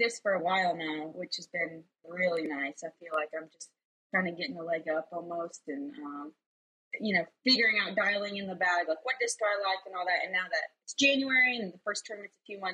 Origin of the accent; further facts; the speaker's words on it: Denver, Colorado, United States; I grew up playing in Colorado. There's not a lot of woods golf in Colorado, except in the mountains, but I lived in Denver.